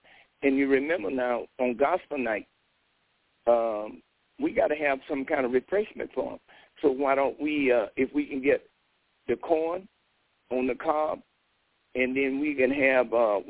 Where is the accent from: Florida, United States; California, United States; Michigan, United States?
Florida, United States; Riviera Beach; No, this is about all people in need because we are from Riviera. We have always been able to serve our sisters and brothers in other cities.